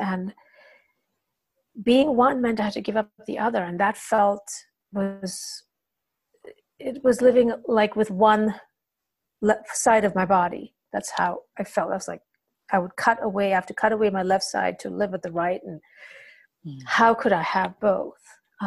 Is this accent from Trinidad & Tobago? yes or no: no; India; culturally I'm from India, right? And that's how I grew up.